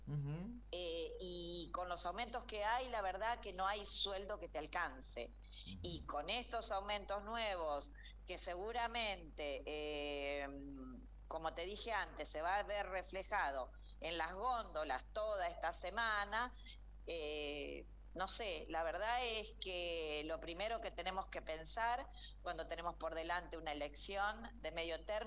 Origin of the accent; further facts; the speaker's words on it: Argentina; no entiendo por qué no podemos vivir dignamente, ¿no? Como argentinos.